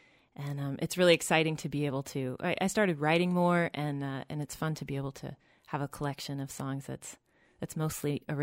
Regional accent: Oklahoma, United States; now in Portland, United States; Well, I grew up in Oklahoma

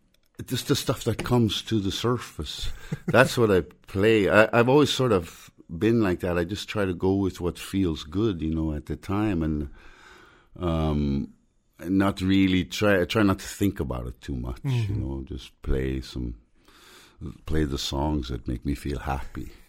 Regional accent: Alberta, Canada; Some people say I have an accent, and I was born and raised in Alberta in Canada, and I hear, sometimes I notice that there's something funny going on with my speech, and I think I picked some of that up from my friend Ivor from the Faroe Islands.

